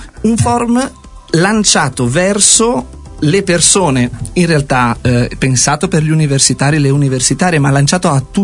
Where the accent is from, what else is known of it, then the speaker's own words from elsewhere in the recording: Liguria, Italy; Io sono ligure, così facciamo subito questo coming out.